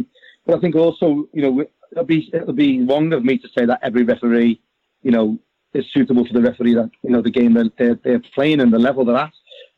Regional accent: Liverpool, North West England, United Kingdom; Being born and bred in Liverpool, you know, people seem to think that we benefit more than everything else.

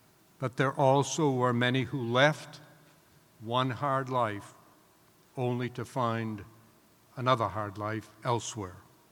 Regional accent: United States; I am an American, deeply proud of my country, and I always will be.

